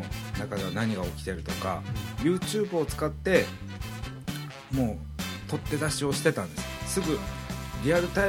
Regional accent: Hokkaido, Japan; 僕が北海道から来たっていうのを知った途端に、

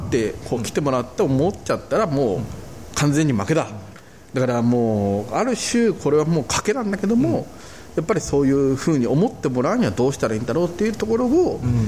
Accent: Chiba, Japan; born there; 僕がね千葉県生まれで千葉のね映画館をねいっぱい行ってきたんだけれどもね

